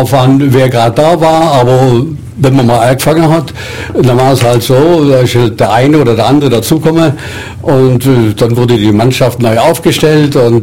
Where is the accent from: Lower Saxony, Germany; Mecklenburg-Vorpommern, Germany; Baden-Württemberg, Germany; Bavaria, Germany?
Lower Saxony, Germany; Cuxhaven; also born or lived in Radmannsdorf, West Prussia; Ich bin geboren in Radmannsdorf, Westpreußen. Wir wohnten in Cuxhaven, wir sind geflüchtet damals 1944 und wohnten von 1944 bis 1949 in Altenwalde in der Nähe von Cuxhaven.